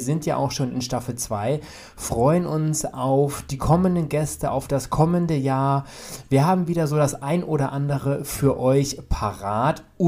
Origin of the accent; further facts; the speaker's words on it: Baden-Württemberg, Germany; wie ich noch im Süden in Baden-Württemberg sozusagen meine Heimat hatte.